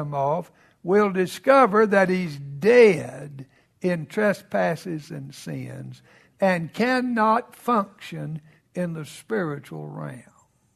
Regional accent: the South, United States; I'm glad I grew up in the South.

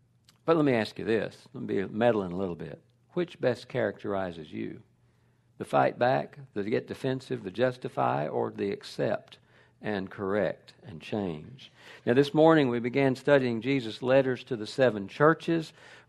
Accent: Smyrna, Georgia, United States; I grew up very near Smyrna in northwest Atlanta.

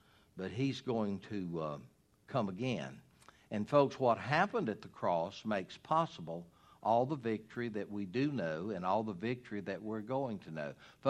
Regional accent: Hartwell, Georgia, United States; I grew up in the Hartwell area in 1959.

